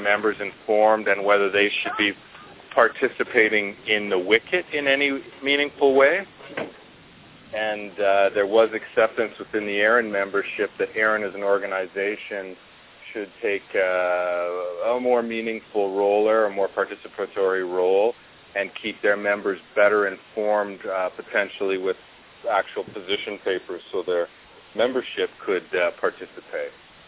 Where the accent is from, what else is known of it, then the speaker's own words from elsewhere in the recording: Ottawa, Ontario, Canada; was in Ottawa, my hometown